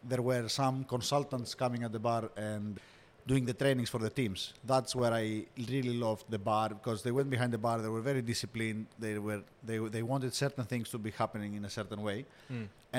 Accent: Central Macedonia, Greece; In Greece, yeah, where I'm coming from. I'm coming from Chalkidiki. This is North Greece.

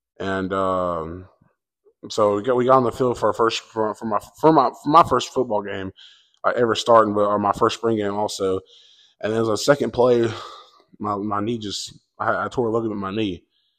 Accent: Cleveland, Alabama, United States; I'm from Cleveland, Alabama.

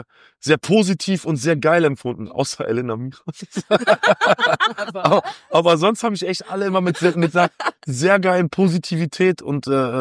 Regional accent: Aachen, North Rhine-Westphalia, Germany; Nee, ich komme aus Aachen.

